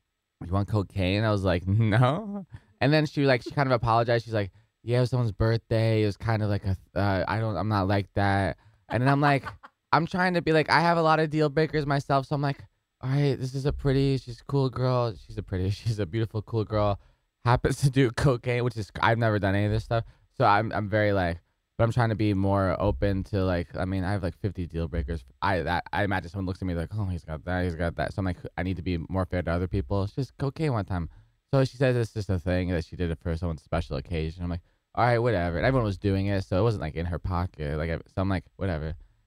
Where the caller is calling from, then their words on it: San Diego, California, United States; from San Diego.